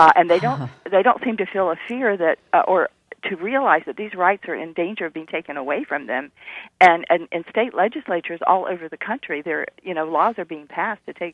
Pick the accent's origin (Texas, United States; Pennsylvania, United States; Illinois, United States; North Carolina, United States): North Carolina, United States; Raleigh; moved away; I moved from Raleigh, North Carolina in 1962, where I'd grown up